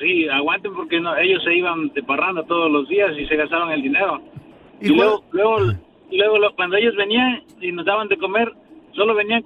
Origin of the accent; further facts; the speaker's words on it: Mexico; moved away; fue cuando me vine de México para acá, en la frontera